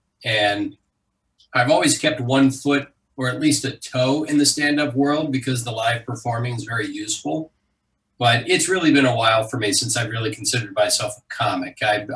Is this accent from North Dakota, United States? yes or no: no; Savannah, Georgia, United States; also born or lived in Orlando; I moved from Savannah, Georgia, my hometown, to Orlando to get started in show business.